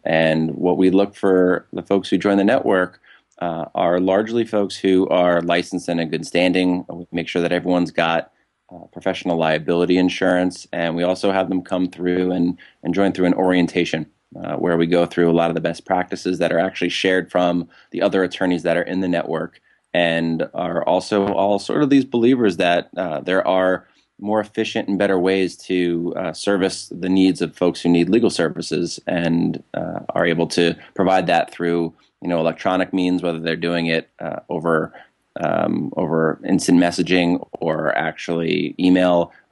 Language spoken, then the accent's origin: English; New York, United States; accent: New York; also born or lived in Virginia; now in San Francisco, United States; Hey, look, I've taken years, I tell you, trying to get rid of my New York accent. You know, I've gone and lived in Virginia and abroad and just to try and bring it back.